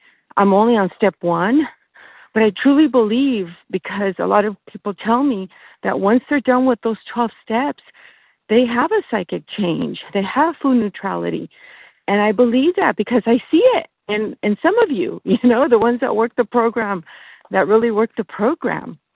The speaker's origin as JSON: {"language": "English", "region": "California", "country": "United States", "said": "I'm from California."}